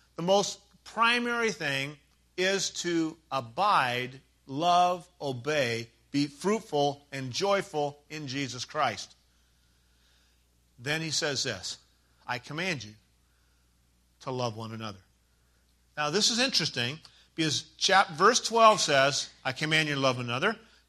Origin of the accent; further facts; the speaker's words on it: United States; I'm just picking on the Church of America because I'm an American and I can do that.